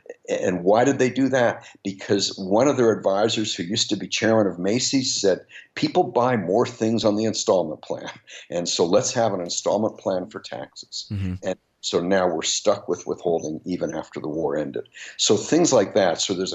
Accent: Canada; I grew up in Canada

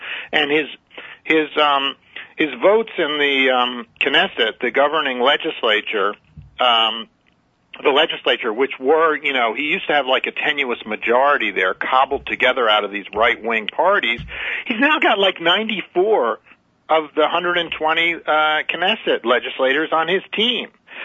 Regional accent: United States; I'm an American first, and, you know, the Iraq War is what made me focus on this issue

